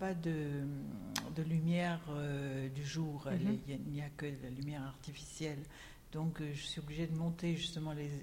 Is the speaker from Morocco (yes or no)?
yes; Morocco; Ah oui, je suis née au Maroc et j'ai vécu 20 ans au Maroc.